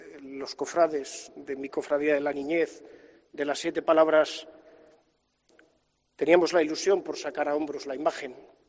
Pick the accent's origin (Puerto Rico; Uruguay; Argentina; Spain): Spain; Valladolid, Castile and León; que tenemos que valorar todos como vallisoletanos